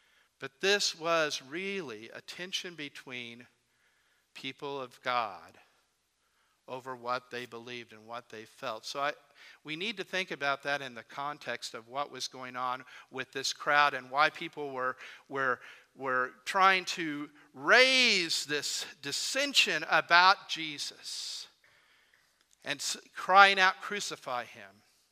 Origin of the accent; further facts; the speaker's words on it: Springfield, Missouri, United States; the hometown, my hometown of Springfield, Missouri.